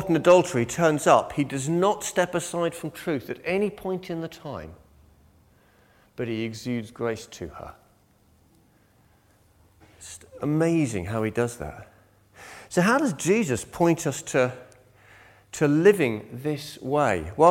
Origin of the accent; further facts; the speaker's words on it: Belgium; now in United Kingdom; I grew up in Belgium, which is why I wave my hands a lot, because that's what everyone over there does.